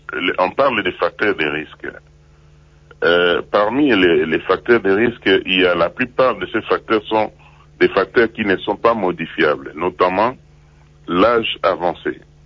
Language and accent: French; DR Congo; ce taux de mortalité est très augmenté chez nous en Afrique subsaharienne à cause des diagnostics tardifs. Chez nous, en République démocratique du Congo, les statistiques réelles du cancer de la prostate ne sont pas connues.